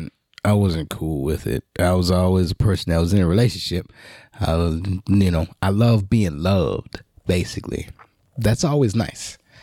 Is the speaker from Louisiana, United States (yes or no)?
yes; New Orleans, Louisiana, United States; Yeah, and I'm coming from New Orleans. We don't normally get 20 degree weather and shit.